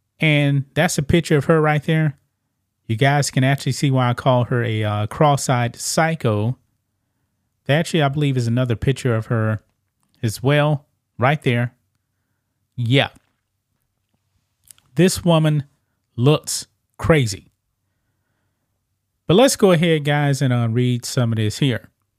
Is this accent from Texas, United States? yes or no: yes; Texas, United States; Now, me, growing up in Texas, living in Texas now, we do have the death penalty.